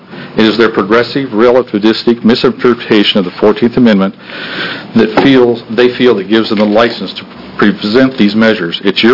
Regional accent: Oregon, United States; I'm from Linn County.

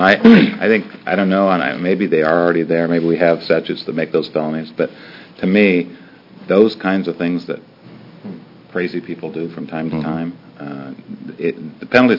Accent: Port Angeles, Washington, United States; You know, I grew up in Port Angeles, Washington, and we have a lot of elk on the Olympic Peninsula

